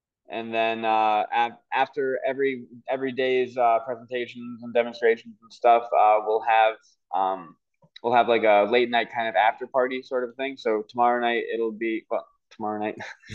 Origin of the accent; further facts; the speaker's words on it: New York, United States; Well, no, but only because I quickly follow that up with upstate New York.